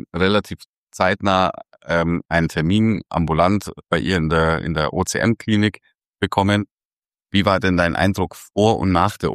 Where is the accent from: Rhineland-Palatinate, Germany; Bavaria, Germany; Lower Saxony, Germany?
Bavaria, Germany; weil das passt ja schon, wie wir bei uns in Bayern sagen.